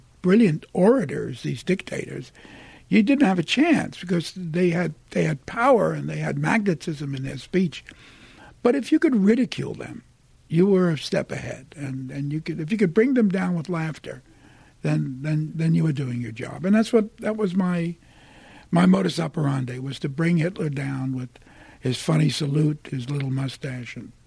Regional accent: Brooklyn, New York, United States; I'm from Williamsburg. You know, we used to pay $18 a month in rent in Williamsburg.

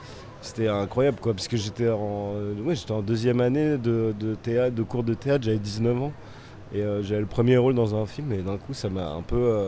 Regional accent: Île-de-France, France; Ça me permettait de sortir du lycée, de sortir du fin fond du 77, là où j'ai grandi. Et après avoir eu le bac, je suis arrivé à Paris.

